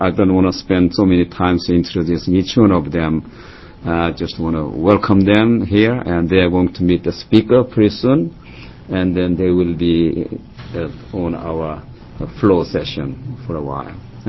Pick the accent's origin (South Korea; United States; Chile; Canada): South Korea; Yeoju, Gyeonggi Province; He's from my hometown, Yeouju, where I was born.